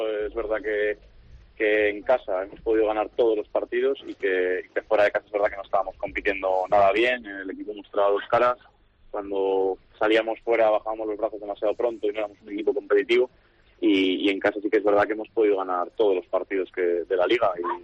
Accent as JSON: {"language": "Spanish", "town": "Torrelavega", "region": "Cantabria", "country": "Spain", "said": "Yo soy de Torre la Vega, yo sé lo que tiene el prueba"}